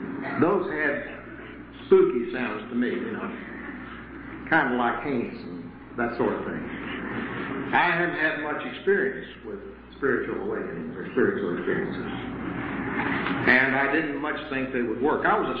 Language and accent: English; Bovina, Texas, United States; I was raised out in West Texas, up in the panhandle of Texas, on 10 miles north of a town of 1,500 people, Bolivina, Texas.